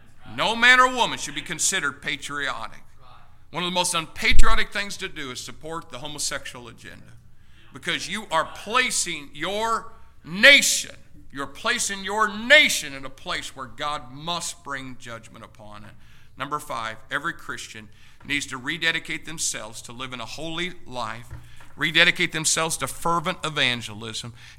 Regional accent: Indiana, United States; Lord, Indiana, this is my home state. This is where I was born. This is where I was raised. This is where I was educated.

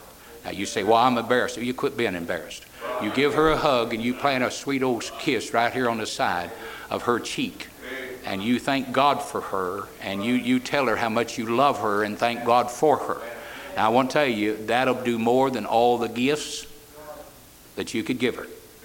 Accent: Fillmore, Indiana, United States; I grew up right outside of Fillmore, Indiana. It's a big town.

